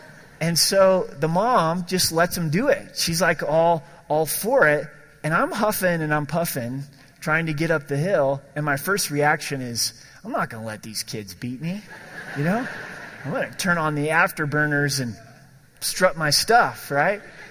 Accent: Ireland; Plus, I'm Irish and I'll lose part of my ethnicity if I really deal with my anger.

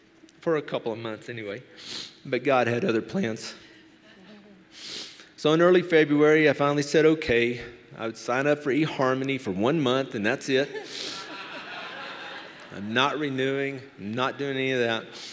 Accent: United States; I am an American, so I'm a Christian, right?

